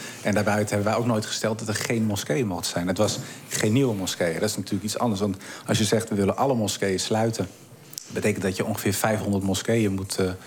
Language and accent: Dutch; Almere, Flevoland, Netherlands; Ik kom zelf uit Almere. Nou, dat is natuurlijk een stad waar de PVV de grootste partij is in de gemeenteraad.